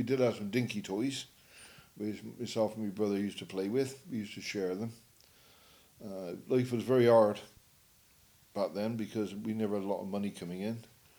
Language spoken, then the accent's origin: English; Steam Mills, South West England, United Kingdom; born there; I was born in Steam Mills, just outside Cinderford in the Forest of Dean. I was born in one of the two little cottages that used to belong to the old brickworks in Steam Mills.